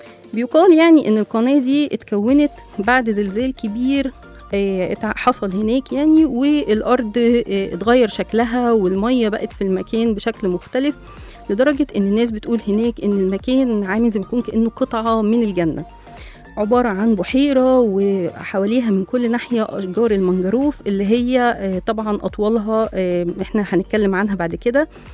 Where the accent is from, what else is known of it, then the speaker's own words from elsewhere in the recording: Egypt; بس احنا كمصريين بنروح هناك نستمتع بالقعدة في الفندق